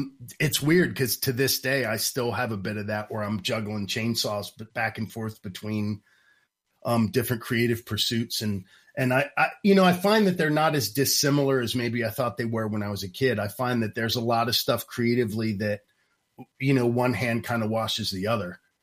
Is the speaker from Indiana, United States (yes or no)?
no; Baltimore, Maryland, United States; also born or lived in New York City; his life was very, very different than I grew up in Baltimore. So going from being like a poor street kid in Baltimore to like, you know, high class New York City was just a bit of a culture shock.